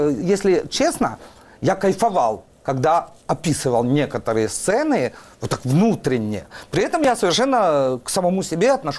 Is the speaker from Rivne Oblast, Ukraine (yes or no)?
yes; Rivne, Rivne Oblast, Ukraine; И я ровно Рівне по-украински. Это мой родной город, я его топографию знаю хорошо